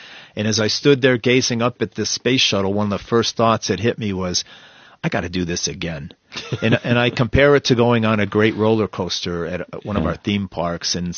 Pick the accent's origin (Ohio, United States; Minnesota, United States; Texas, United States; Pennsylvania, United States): Ohio, United States; Cleveland; As you mentioned, I grew up in Cleveland, Ohio.